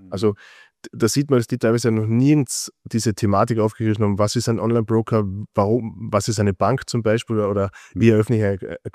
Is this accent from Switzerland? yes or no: no; Austria; Ja, das ist bei uns in Österreich nicht so verbreitet.